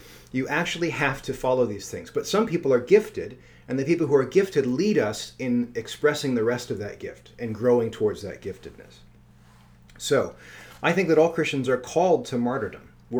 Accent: Chicago, Illinois, United States; I'm from Chicago. There's a lot of mob in Chicago.

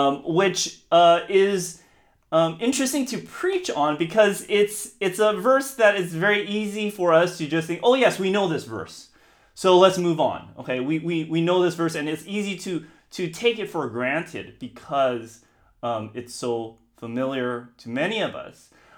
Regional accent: United States; And actually, this time of the year, for me, as an American, there's two holidays during this time, Christmas and Thanksgiving.

